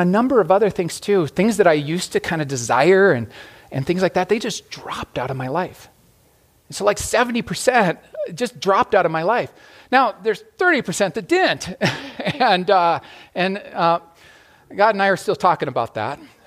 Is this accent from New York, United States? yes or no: no; Glendive, Montana, United States; I grew up in Glendive, and at a little camp in eastern Montana, I heard for the first time what Jesus had done for me.